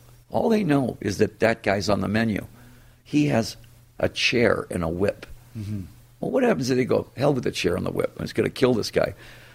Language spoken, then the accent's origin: English; Detroit, Michigan, United States; First of all, it's my hometown.